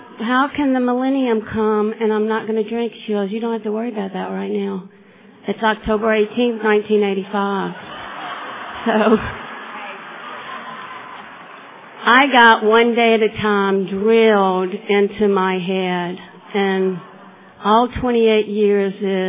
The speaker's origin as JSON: {"language": "English", "region": "Louisiana", "country": "United States", "said": "And unless you think this is a Boise, Idaho accent, I'm from Louisiana."}